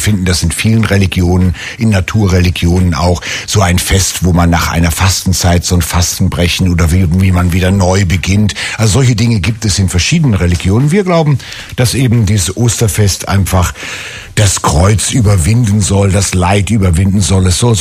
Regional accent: Northern Germany, Germany; bei uns in Norddeutschland sagt man ja Moin.

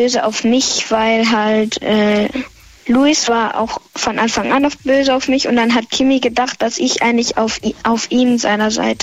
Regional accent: Pforzheim, Baden-Württemberg, Germany; Aus Pforzheim.

